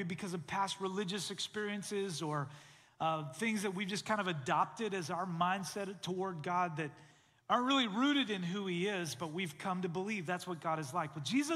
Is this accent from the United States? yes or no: no; Canada; many of you know I grew up in Canada, and I grew up around a lot of water, and I loved fishing when I was a kid.